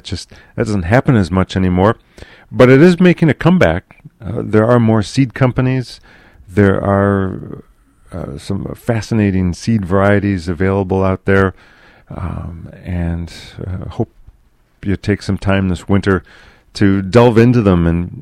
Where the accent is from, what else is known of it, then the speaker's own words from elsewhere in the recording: Rome, New York, United States; When I was a kid growing up in Rome, New York